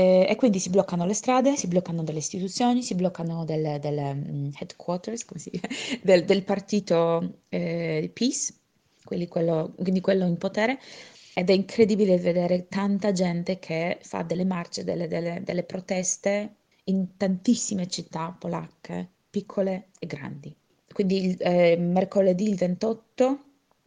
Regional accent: Poland; now in Berlin, Germany; io vengo dalla Polonia, faccio parte del movimento femminista lì nel mio paese, però da più di un anno abito a Berlino.

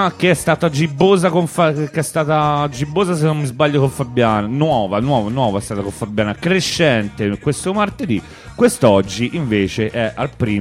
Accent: Tuscany, Italy; io sono invece toscano, di una città vicino a Firenze.

